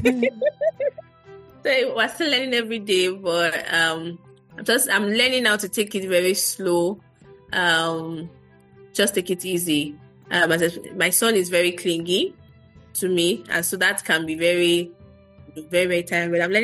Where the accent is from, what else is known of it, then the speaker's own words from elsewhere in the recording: Bariga, Lagos, Nigeria; But because I grew up in Bariga, and that area is where we see a lot of underprivileged children.